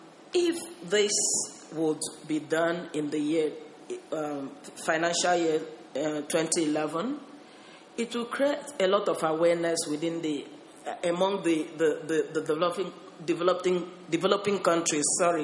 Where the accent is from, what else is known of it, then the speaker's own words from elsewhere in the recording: Nigeria; I'm speaking in my personal capacity. I'm from Nigeria